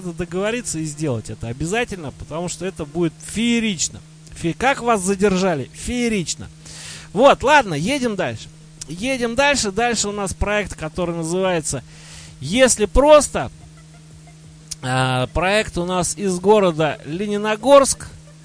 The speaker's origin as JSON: {"language": "Russian", "town": "Tula", "region": "Tula Oblast", "country": "Russia", "said": "ты так, как туляк, ты меня должен понять."}